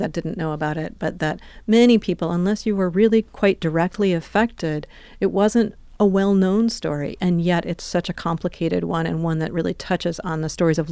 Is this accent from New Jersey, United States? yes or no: no; New York, United States; So I grew up in New York. I have a huge affection for it. I really care about the city.